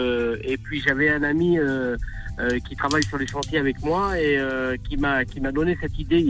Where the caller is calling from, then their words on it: Île-de-France, France; Ben, je suis sur en Seine-et-Marne, je suis près de Montfermeil.